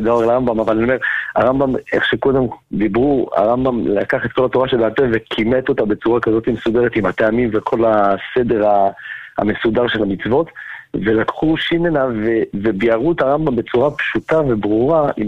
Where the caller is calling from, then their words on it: Jerusalem, Jerusalem District, Israel; מירושלים.